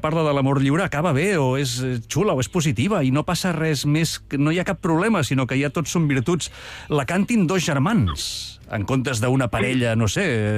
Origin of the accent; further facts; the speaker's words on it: Barcelona, Catalonia, Spain; jo que sóc de Virreiamat, no sé com ens hem de dir els de Virreiamatenc